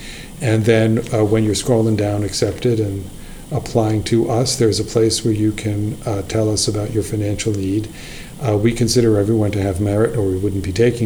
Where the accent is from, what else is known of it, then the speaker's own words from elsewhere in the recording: New York, United States; actually, as a New Yorker. I toyed with the idea of going to college in New York